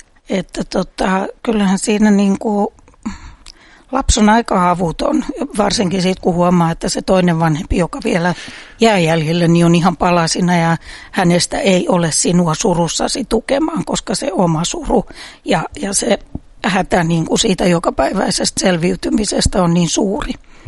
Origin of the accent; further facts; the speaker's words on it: Espoo, Uusimaa, Finland; synnyin Espoossa, tai siis kävin tietysti Helsingin puolella syntymässä, koska hän Espoossa ollut vielä Jorvi-sairaala vuonna 1964, jolloin minä olen syntynyt